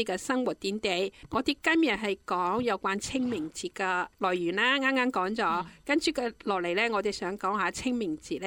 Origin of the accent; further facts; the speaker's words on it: China; 我哋中国人中意追根思源咁样啦